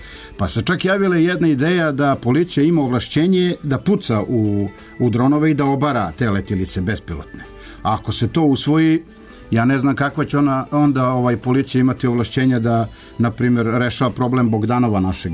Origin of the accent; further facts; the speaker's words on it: Serbia; Ja sam normalan Srbin, normalan građanin ove zemlje